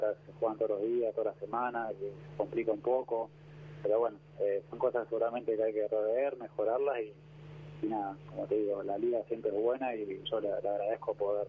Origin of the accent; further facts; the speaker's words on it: Bahía Blanca, Buenos Aires Province, Argentina; born there; Poder jugar ahí donde yo nací